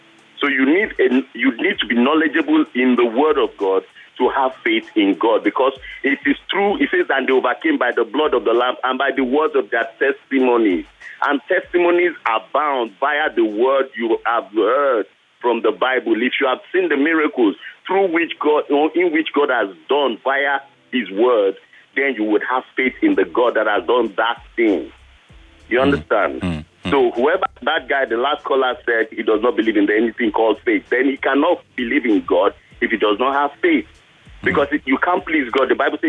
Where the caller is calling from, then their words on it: Ikeja, Lagos, Nigeria; I'm calling from Mango, Ikeja.